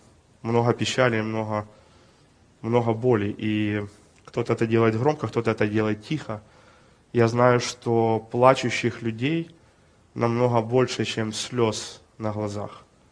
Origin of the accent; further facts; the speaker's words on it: Ukraine; Я родился в Украине, хоть родился в Советском Союзе, или, скажем так, при Советском Союзе. И рос в семье, где очень любили страну, любили Украину.